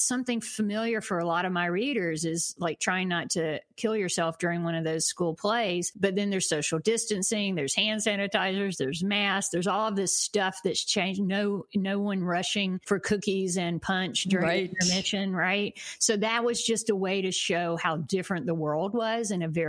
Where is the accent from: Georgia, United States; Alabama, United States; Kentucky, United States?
Georgia, United States; Like, we would go on a trip to Florida, because we're from Georgia, so that's what a trip meant, go to the redneck Riviera.